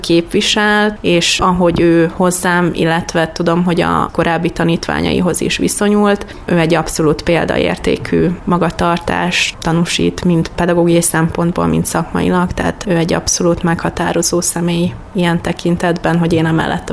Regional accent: Kiskunhalas, Bács-Kiskun, Hungary; biológia természetismeret szakos tanárnő vagyok. Kiskunhalason születtem, tanulmányaimat is itt folytattam.

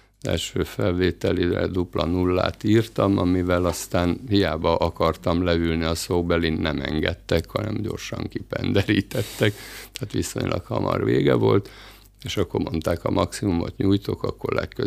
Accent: Mátészalka, Szabolcs-Szatmár-Bereg, Hungary; Én Szabolcs megyéből származom, szüleim, édesanyám és édesapám is nyírbátoriak, ott is ismerkedtek meg, és 57-ben kerültünk Máté Szalkára, és ott jártam az általános iskolát.

